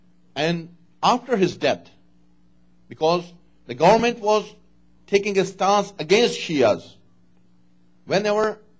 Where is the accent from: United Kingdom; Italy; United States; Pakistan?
Pakistan; Play a role as a Pakistani, as a Shia, and as the followers of Islam.